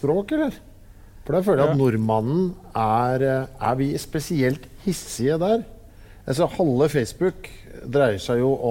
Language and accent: Norwegian; Lille Langerud, Oslo, Norway; Lille Langerud.